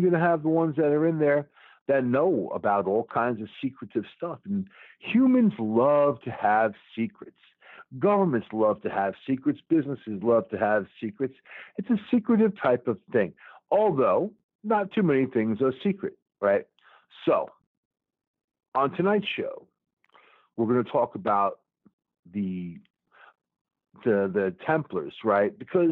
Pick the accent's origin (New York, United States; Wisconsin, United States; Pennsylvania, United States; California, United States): New York, United States; So I'm from Long Island originally, and I'll tell you, man, on the island, you get your hurricanes